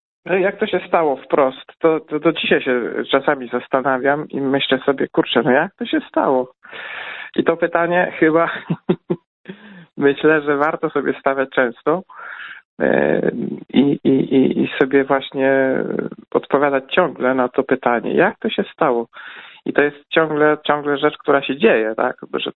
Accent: Szczecin, West Pomeranian Voivodeship, Poland; Pochodzi, tam się urodziłem, w Szczecinie się urodziłem, choć w Szczecinie nie mieszkałem, ale obok, niedaleko, dokładnie. Parafia świętego Ojca Pio w Pniewie, to jest 20 parę kilometrów od Szczecina.

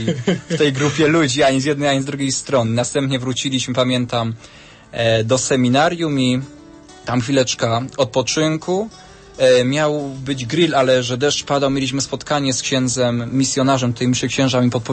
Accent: Lesser Poland, Poland; Ja jestem z okolic Krakowa

